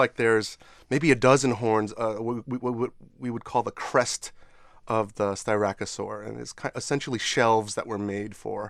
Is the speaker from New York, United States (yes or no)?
yes; New York, United States; But I grew up in New York, and my family would take me to the Natural History Museum there all the time.